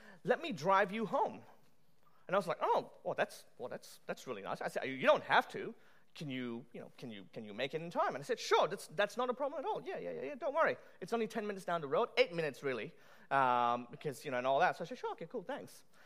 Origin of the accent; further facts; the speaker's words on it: Australia; hi, we're visiting from Australia. And, you know, my parents and I, we'd like to come and visit your church.